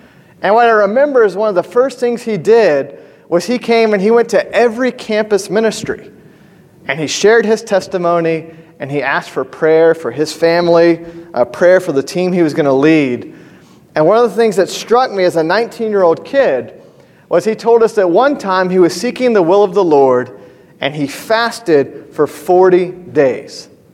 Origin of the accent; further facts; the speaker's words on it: Suwanee, Georgia, United States; I grew up in Suwanee, Georgia. It always gets a little fuzzy with Suwanee, Tennessee. But Suwanee, Georgia, right up the road.